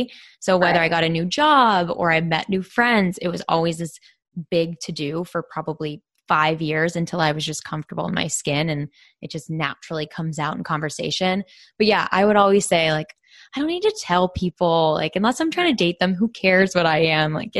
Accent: Pittsburgh, Pennsylvania, United States; now in Los Angeles, United States; I'm from Pittsburgh.

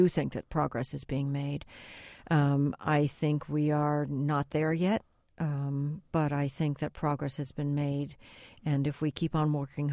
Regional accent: New Jersey, United States; being the only Chinese family in the community that I grew up in New Jersey

